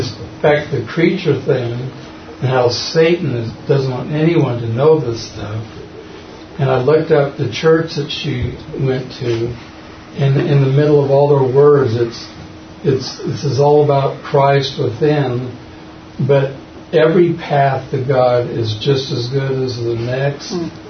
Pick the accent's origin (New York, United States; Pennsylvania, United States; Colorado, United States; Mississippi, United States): Colorado, United States; Boulder; I grew up in Boulder